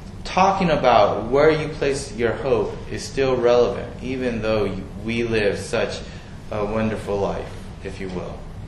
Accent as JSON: {"language": "English", "town": "Los Angeles", "region": "California", "country": "United States", "lives_now": "Tucson, United States", "said": "Originally, I'm from Los Angeles."}